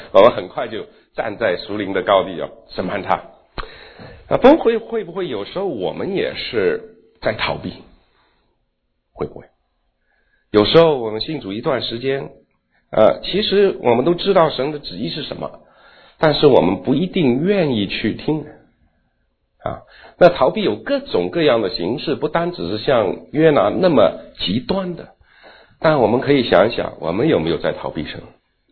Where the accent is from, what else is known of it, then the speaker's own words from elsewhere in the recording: China; now in Canada; 然后我自己从中国移民出来，在加拿大当时